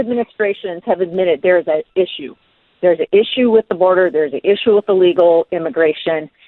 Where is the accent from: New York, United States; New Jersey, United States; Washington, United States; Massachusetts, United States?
Washington, United States; I'm from Washington State. I've lived here my whole life, and Seattle used to be a great city.